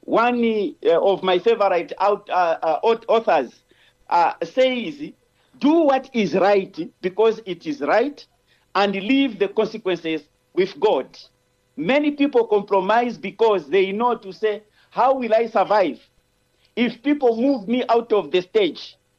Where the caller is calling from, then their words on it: Lusaka, Lusaka Province, Zambia; I'm speaking from Lusaka.